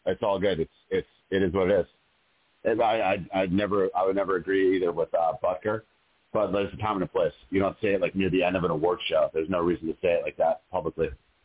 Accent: Canada; And I'm from Canada. I'm a UConn fan

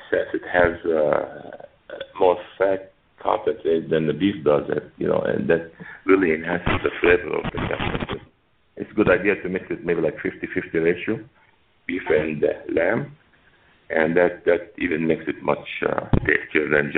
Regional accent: Lebanon; now in Phoenix, United States; I came from Lebanon. I grew up in Lebanon. I was born in Lebanon. And I've been in Phoenix for the last 30 years or so. Actually, 30 years this month.

